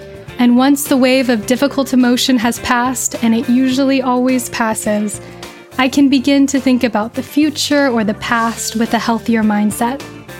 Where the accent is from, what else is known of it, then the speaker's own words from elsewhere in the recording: California, United States; I grew up in Southern California in Riverside County, which is on the ancestral homelands of the Kuya, Serrano, and Luseño people.